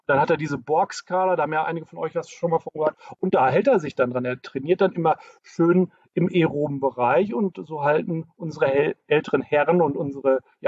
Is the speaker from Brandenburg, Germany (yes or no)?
no; North Rhine-Westphalia, Germany; accent: Münster; Die haben ja alle Münsteraner Akzent bei uns. Wir kommen ja alle so aus dem Grobraum, also Westfalen, Grobraum Münster.